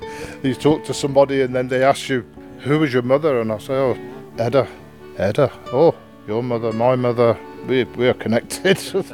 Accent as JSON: {"language": "English", "town": "Coventry", "region": "West Midlands", "country": "United Kingdom", "lives_now": "Slovenia", "said": "I'm from Coventry in Great Britain, and I've come back to my other ancestral home in Biriana, Slovenia."}